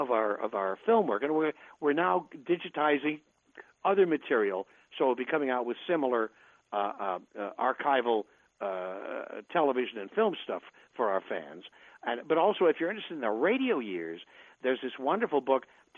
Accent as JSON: {"language": "English", "region": "New York", "country": "United States", "tie": "born or raised there", "said": "when I was a kid growing up in New York and practicing air raid drills on the weekends"}